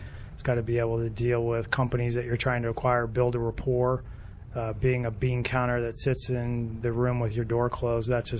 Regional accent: Kensington, Maryland, United States; I'm local. Grew up in Kensington.

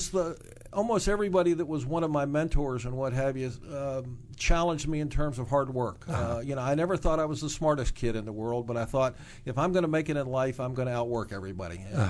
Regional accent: Kensington, Maryland, United States; also born or lived in Washington, D.C.; I'm from Washington, but I grew up in Kensington, Maryland, a suburb of Washington, D.C.

